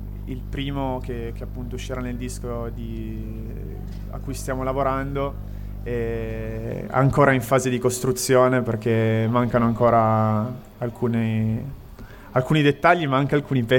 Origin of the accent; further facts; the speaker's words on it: Mondovì, Piedmont, Italy; Diciamo che sono tutti delle mie parti. Io sono di Mondovì e ci conosciamo da anni.